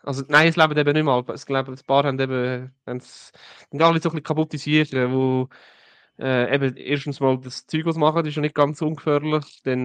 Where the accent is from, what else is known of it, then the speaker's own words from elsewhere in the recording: Riniken, Aargau, Switzerland; Ich weiss noch, da hat es davor da bei uns in Rieniken eine Strasse, 80 Strecken, die ist mal lang gesperrt, weil sie saniert haben.